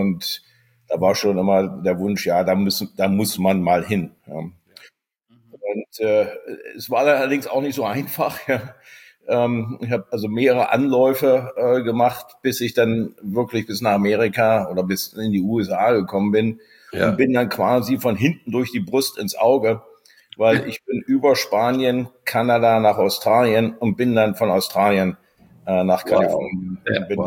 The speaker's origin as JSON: {"language": "German", "region": "East Germany", "country": "Germany", "tie": "born or raised there", "said": "ich bin in der DDR geboren, aufgewachsen, also 1965 geboren."}